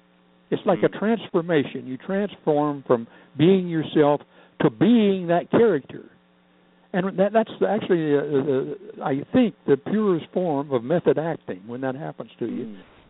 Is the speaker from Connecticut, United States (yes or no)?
no; Oklahoma, United States; I was going to a little one-room country school. It was called Little Beaver, and that's a school where one teacher teaches all eight grades.